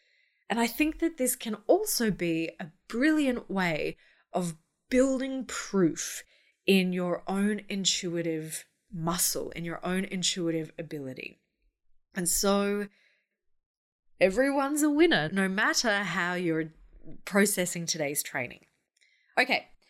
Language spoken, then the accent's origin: English; Brisbane, Queensland, Australia; we're on day three of a surprise lockdown in my hometown of Brisbane.